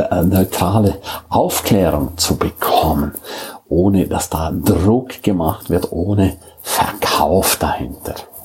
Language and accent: German; Switzerland; als Schweizer sowieso im Ausland